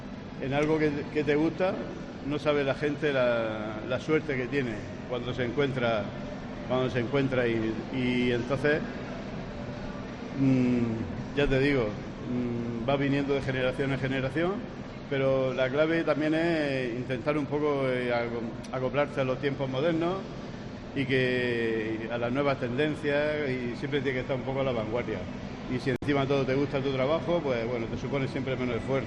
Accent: Lorca, Region of Murcia, Spain; los que somos de aquí de Lorca

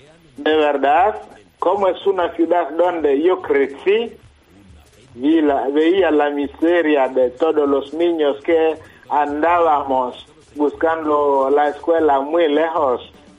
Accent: DR Congo; Spanish is a second language; moved away as an adult; now in Madrid, Spain; Yo soy nativo de la República Democrática del Congo.

